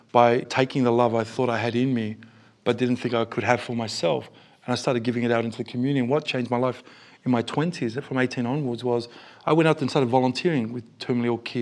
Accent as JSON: {"language": "English", "country": "Australia", "said": "And what I'm looking for from Australians is that we should, bless you, that we should care"}